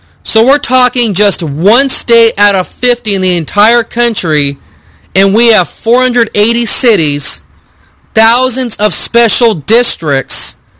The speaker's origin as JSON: {"language": "English", "town": "Pasadena", "region": "California", "country": "United States", "tie": "born or raised there", "said": "the population of my hometown, Pasadena."}